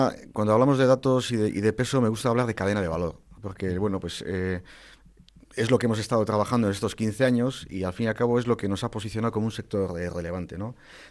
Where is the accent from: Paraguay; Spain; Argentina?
Spain; Basque Country; como unos vascos, somos de hacer, de producir, de calidad